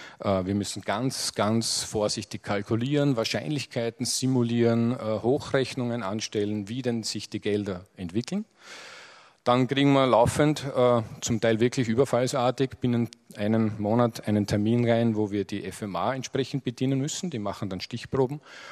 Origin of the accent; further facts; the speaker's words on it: Switzerland; so fad wir manchmal als Schweizer sind